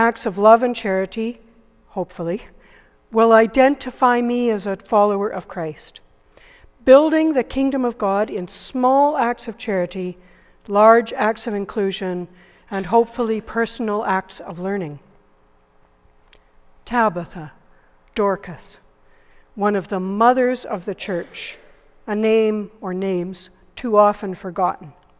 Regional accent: Canada; much of my understanding of community comes from my childhood on the prairie. I am English-Canadian. I'm an Anglophone. But above all, I am called to be a follower of Christ.

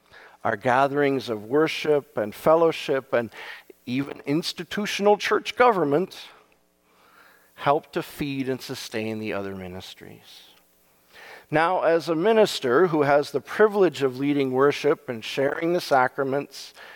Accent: Japan; now in Canada; I grew up in Japan with parents who worked for the church.

